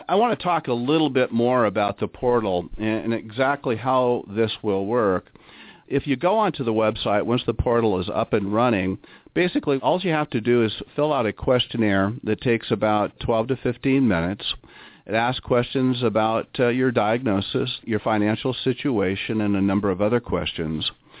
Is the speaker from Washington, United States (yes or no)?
yes; Marysville, Washington, United States; Just as a sidebar, I grew up on the Tulalip Indian Reservation up in Marysville, Washington, and the need for this type of service within the American Indian community is quite substantial.